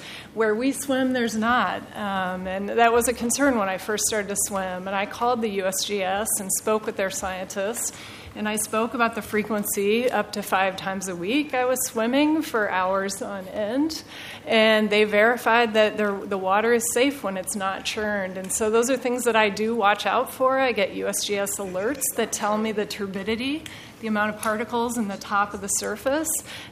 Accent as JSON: {"language": "English", "region": "Midwest", "country": "United States", "said": "I'd lived here for a decade, and I come from the Midwest, where water is celebrated and used regularly."}